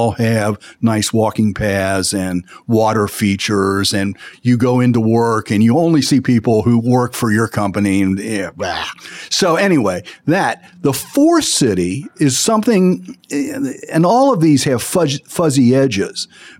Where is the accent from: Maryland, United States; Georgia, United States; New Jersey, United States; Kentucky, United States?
Kentucky, United States; I always use that name for it because I'm from Northern Kentucky, and Northern Kentucky has always driven the development of the bridges.